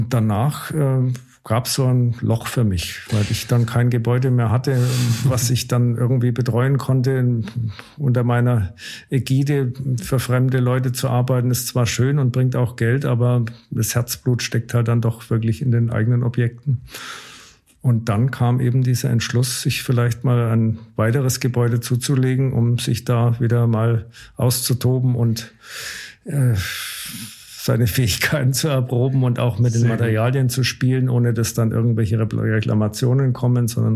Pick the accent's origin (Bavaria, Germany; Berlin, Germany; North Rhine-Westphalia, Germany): Bavaria, Germany; Erlangen; Ich komme ursprünglich aus Erlangen und bin dann zugezogen